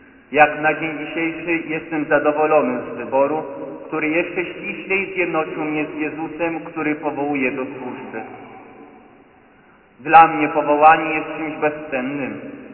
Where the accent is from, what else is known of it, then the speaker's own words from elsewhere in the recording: Nowa Ruda, Lower Silesian Voivodeship, Poland; Pochodzę z parafii pod wezwaniem świętego Mikołaja w Nowej Rudzie. To właśnie tam, w moim rodzinnym mieście